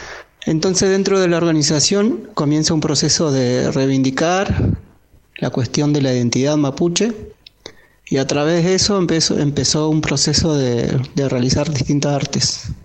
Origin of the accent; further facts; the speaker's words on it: Viedma, Río Negro, Argentina; born there; now in General Roca, Argentina; Mi tugun es de Viedma, Río Negro. Nací en Viedma y actualmente estoy viviendo en Fisquemenuco.